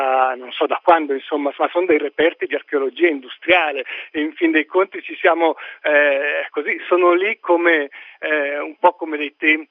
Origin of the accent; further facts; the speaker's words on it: Switzerland; ma per me che vengo dalla Svizzera, devo dire che Tarquinia e queste colline sono state oggi una forte emozione